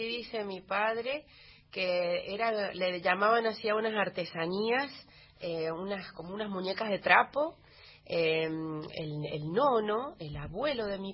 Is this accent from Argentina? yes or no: yes; San Juan, Argentina; a pesar de tener nombre y apellido italiano, soy bien sanjuanina. Soy muy cuyana.